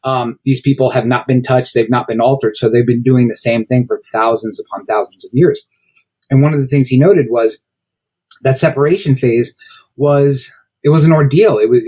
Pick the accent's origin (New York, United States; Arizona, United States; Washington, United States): New York, United States; And I grew up in New York, so I went to lots of bar mitzvahs.